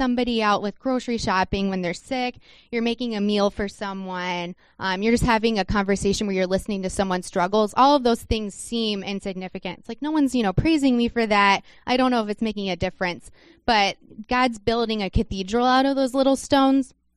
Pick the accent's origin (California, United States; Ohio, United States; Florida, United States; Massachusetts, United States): Florida, United States; Orlando; or I grew up in Orlando where we have Disney World.